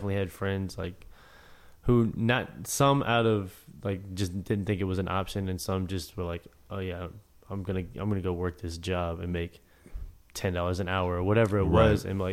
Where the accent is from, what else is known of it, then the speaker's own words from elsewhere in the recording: Delaware, United States; I grew up in Delaware.